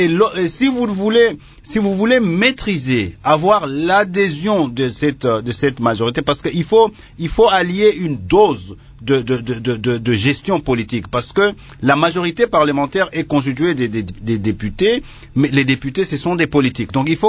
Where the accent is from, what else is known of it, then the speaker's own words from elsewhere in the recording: DR Congo; Et nous sommes congolais et nous partageons ça.